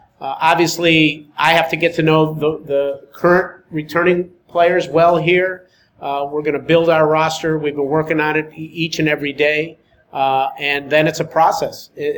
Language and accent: English; Rochester, New York, United States; And I grew up in Rochester, New York, where we had the Lancers, if anybody knows the Rochester Lancers from back in the day.